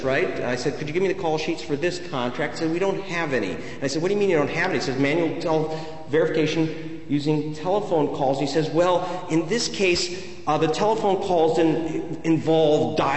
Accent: United States; I'm an American. I want this story to come out.

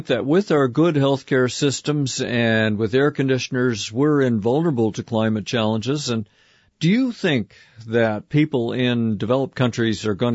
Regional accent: Canada; I'm from Canada.

